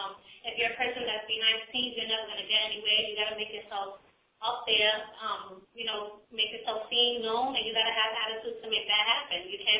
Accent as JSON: {"language": "English", "region": "New York", "country": "United States", "said": "I mean, I've moved around different places, but I'm from New York. I'm a New York girl."}